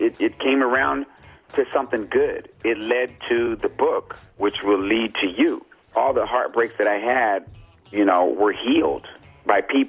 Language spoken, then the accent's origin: English; United States; You know, because I grew up with the best of the best. I grew up in America. That's the best of the best.